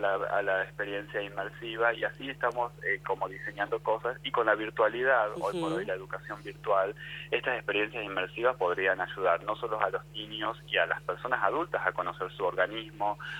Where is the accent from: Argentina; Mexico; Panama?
Argentina; moved away as an adult; also born or lived in Singapore; now in Japan; Yo me fui de Argentina en el 2012. Inicialmente viví 5 años en Singapur